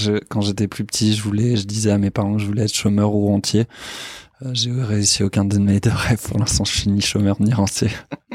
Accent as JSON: {"language": "French", "town": "Paris", "region": "Île-de-France", "country": "France", "tie": "born or raised there", "said": "moi je suis né à Paris, je suis parisien. J'ai grandi dans le quartier. Moi, j'ai grandi dans le premier arrondissement, vers entre Louvre et Châtelet."}